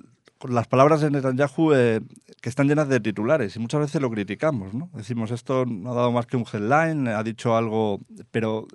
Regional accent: Spain; yo como ciudadano español

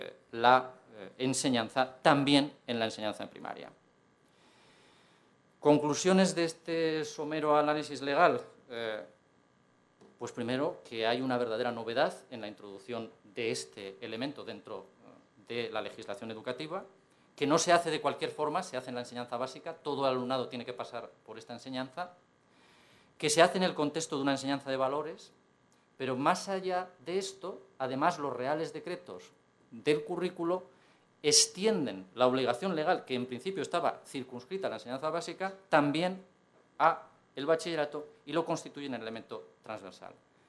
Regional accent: Spain; en lo que somos como españoles

